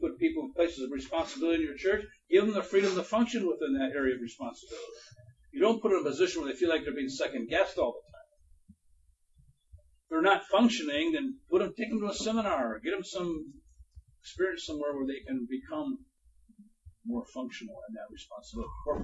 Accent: Toledo, Ohio, United States; We grew up together in Toledo.

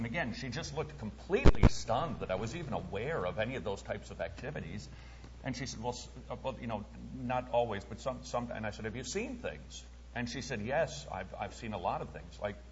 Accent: St. Paul, Minnesota, United States; now in Atlanta, United States; It was so fun to be on 94, by the way, because we live in Atlanta now. And we're from St. Paul, so it was like, oh, this is almost like home.

